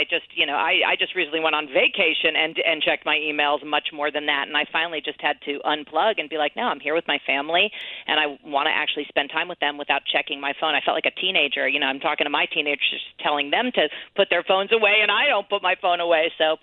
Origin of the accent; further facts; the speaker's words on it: New York, United States; I'm from New York, and they say, what should I do in New York?